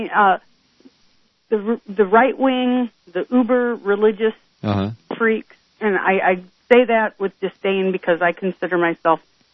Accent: United States; I'm a straight woman, but I don't really think that matters. I'm an American, and I believe in freedom for everyone and equality

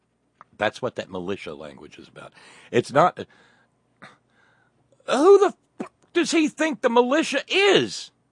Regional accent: Appalachia, United States; accent: hillbilly; I make fun of my own hillbilly accent, okay?

